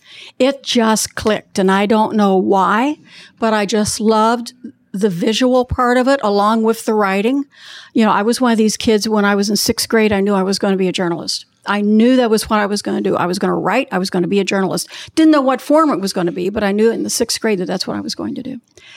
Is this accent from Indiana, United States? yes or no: yes; Connersville, Indiana, United States; I was lucky enough to be able to teach in my hometown of Connersville, Indiana.